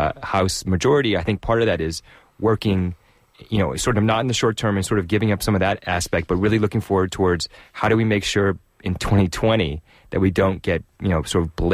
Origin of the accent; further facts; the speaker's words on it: Texas, United States; I grew up in Texas, and the redistricting process there is not as fair as it is here in California